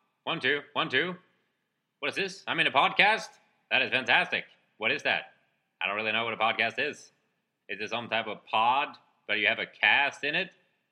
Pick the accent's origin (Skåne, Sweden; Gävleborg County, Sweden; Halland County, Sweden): Halland County, Sweden; Gottskär; Jag är född och uppvuxen i Gottskär som ligger strax utanför söder om Göteborg.